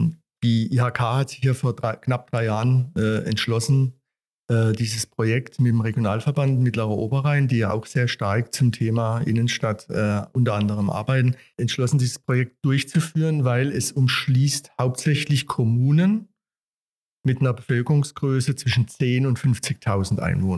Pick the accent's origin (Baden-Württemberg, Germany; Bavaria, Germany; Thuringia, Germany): Baden-Württemberg, Germany; Stutensee; von der IHK Karlsruhe. Ich stamme selber auch aus Studensee. Also seit 98 bin ich in Büchig wohnhaft, fühle mich auch sehr wohl hier.